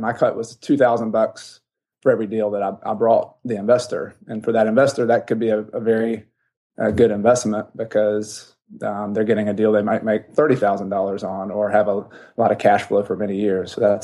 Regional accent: the South, United States; I grew up in the South.

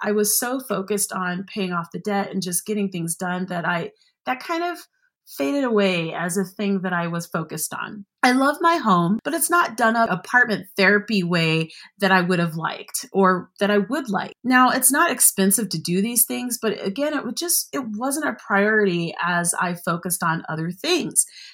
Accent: United States; Like, as an American, I'm in the most infected country in the world.

